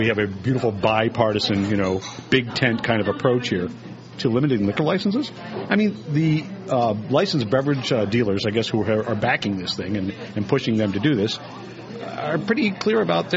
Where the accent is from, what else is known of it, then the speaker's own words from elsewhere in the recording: Howard County, Maryland, United States; I grew up in Howard County and went to Wild Lake High School, and now actually I'm a partner in a business here